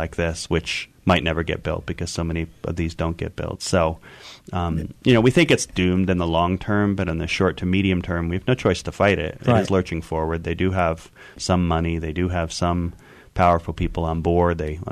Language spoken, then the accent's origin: English; Northeast, United States; You know, I grew up in the Northeast, and I look at the Colorado and the Green, and I think, good God, the Hudson's a lot bigger river than these are.